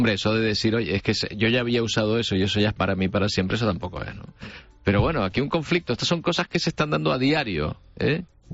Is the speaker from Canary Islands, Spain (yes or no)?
yes; Canary Islands, Spain; nosotros, los españoles, somos los canarios cuando estamos en determinados centros